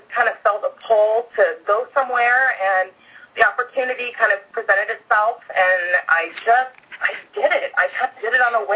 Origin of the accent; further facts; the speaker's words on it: Portland, Oregon, United States; moved away as an adult; now in Busan, South Korea; I'm from Portland, Oregon.